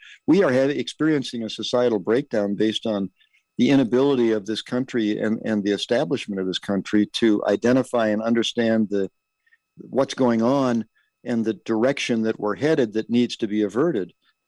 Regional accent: United States; It used to be, as an American, we sort of trusted what the intelligence apparatus and the CIA told us was going on.

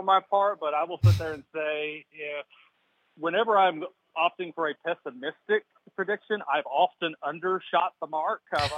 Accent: United States; everything that I grew up understanding, both as a Republican, but more importantly as an American.

